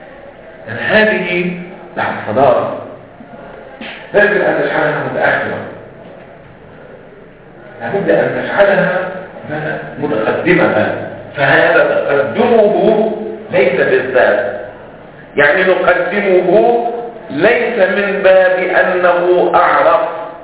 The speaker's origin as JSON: {"language": "Arabic", "country": "Lebanon"}